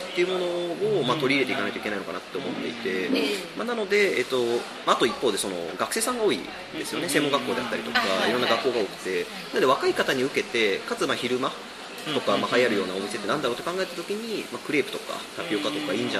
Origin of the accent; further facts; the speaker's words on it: Nagoya, Aichi, Japan; 本当に僕自身そのもう本当生粋の名古屋人で、もう混ぜそばとあんかけスパを食って、あの成長してきた人間なので。